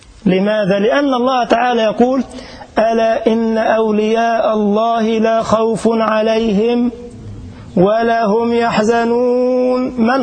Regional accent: Egypt; هوجة عندنا في مصر

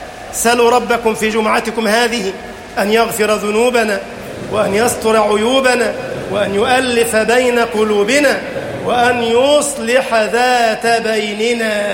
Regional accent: Egypt; اللهم اجعل بلدنا مصر أمنا أمانا، سخاء رخاء

